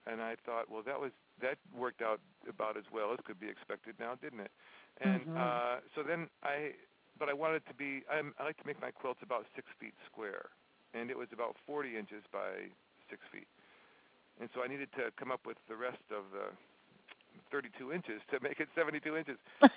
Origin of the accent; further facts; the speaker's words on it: Michigan, United States; I mean, I'm from Michigan originally, and I'm astonished at this beauty of these leaves every day.